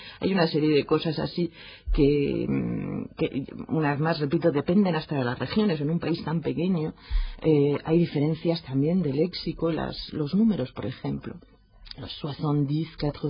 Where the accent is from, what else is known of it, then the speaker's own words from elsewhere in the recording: Belgium; Spanish is a second language; digo nosotros porque yo me crié en Bélgica